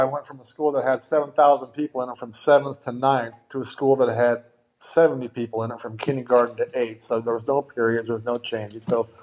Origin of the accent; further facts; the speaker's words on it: Van Nuys, California, United States; also born or lived in Santa Ynez; Okay, I was born in 1964 in Van Nuys, California. Raised up there until the seventh grade.